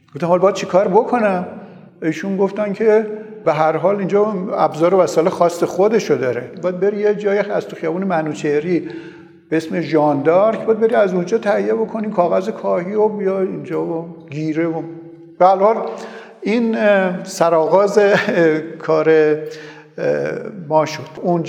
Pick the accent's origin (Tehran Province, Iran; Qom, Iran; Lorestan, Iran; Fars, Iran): Tehran Province, Iran; Tehran; also born or lived in Kashan; خانواده تصمیم گرفتن که به تهران بیایم. ما هم به تهران آمدیم. ابتدایی و دبیرستان رو در تهران طی کردم.